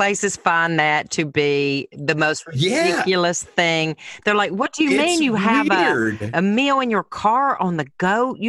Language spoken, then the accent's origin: English; the South, United States; Are you kidding me? I'm from the South.